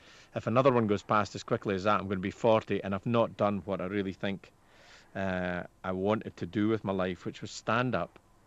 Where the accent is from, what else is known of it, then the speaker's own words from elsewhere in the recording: Scotland, United Kingdom; I grew up in Perthshire, Rob. Beautiful rural Perthshire, villages like Callander and Killin.